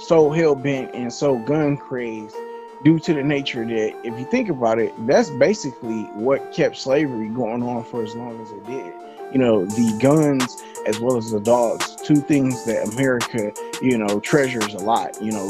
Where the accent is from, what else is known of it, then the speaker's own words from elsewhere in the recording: Michigan, United States; like it happened in my home state up in Michigan